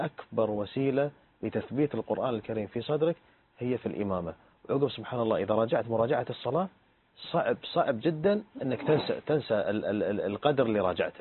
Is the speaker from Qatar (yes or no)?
yes; Qatar; كانوا بالفعل بالنسبة لنا إحنا كأئمة قطريين كانوا قدوات